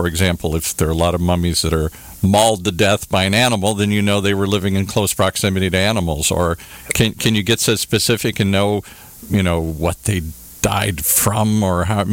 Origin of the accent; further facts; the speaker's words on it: Minneapolis, Minnesota, United States; born there; I was born in Minneapolis, so I'm somewhat familiar with that area up there.